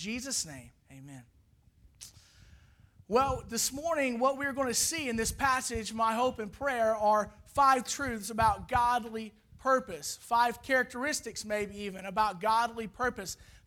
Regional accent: Arkansas, United States; We're from Arkansas.

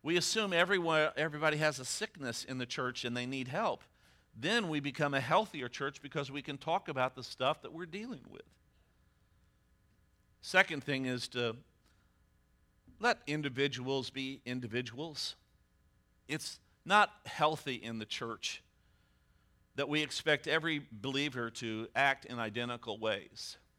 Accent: Midwest, United States; I like my cornbread sweet, so crucify me. I'm from the Midwest.

